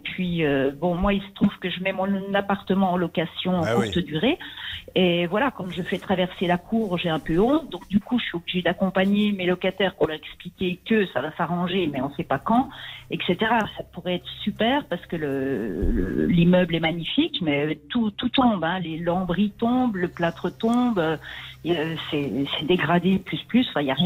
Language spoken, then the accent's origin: French; Épinal, Grand Est, France; Je suis née à Épinal, je n'ai jamais quitté Épinal.